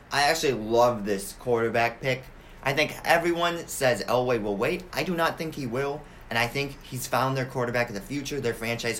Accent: Minnesota, United States; My hometown Minnesota Vikings got him.

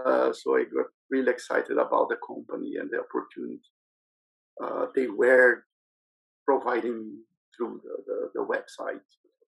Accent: Brazil; I'm from Brazil.

